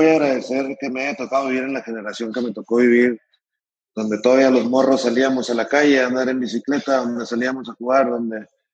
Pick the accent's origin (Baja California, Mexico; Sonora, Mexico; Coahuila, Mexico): Sonora, Mexico; Hermosillo; y generalmente les decimos que somos norteños raperos, que somos vaqueros, somos chicos del desierto que les encanta la música rap. Y básicamente eso es Hermosillo. Es una ciudad chiquita, es una ciudad con menos de 1 millón de habitantes.